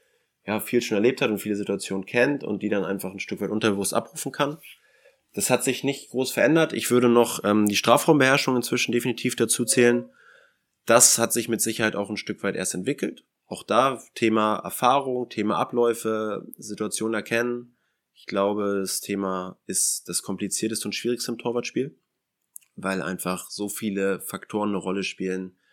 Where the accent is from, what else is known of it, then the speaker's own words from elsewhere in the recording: Northern Germany, Germany; Also als Norddeutscher hatte ich mit dem restlichen Teil von Fußball-Deutschland, was jetzt zur Regionalliga angeht, noch nicht viel zu tun